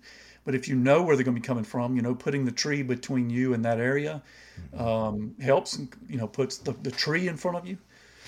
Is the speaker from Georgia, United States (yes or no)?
yes; Georgia, United States; of course I'm from Georgia in the land of the pine